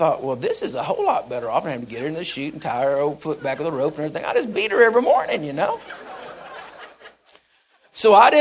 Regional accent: Texas, United States; And I said, "I'm from Texas, and we don't talk to people like that down here."

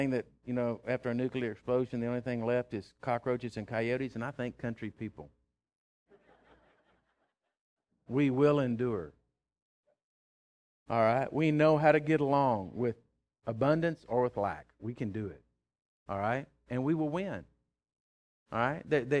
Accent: Texas, United States; Listen to me. I am a Texan.

